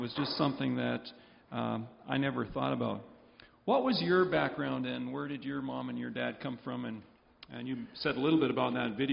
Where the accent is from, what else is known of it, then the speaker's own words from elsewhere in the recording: Yarrow, British Columbia, Canada; I grew up in Yarrow, near Chilliwack, and my dad was a typical Mennonite settler looking for land